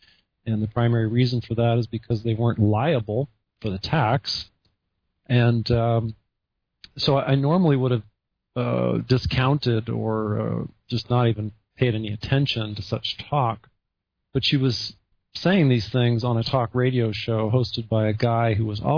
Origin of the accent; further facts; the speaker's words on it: San Jose, California, United States; I was transferred 50 miles to the south to San Jose, California, which was my hometown.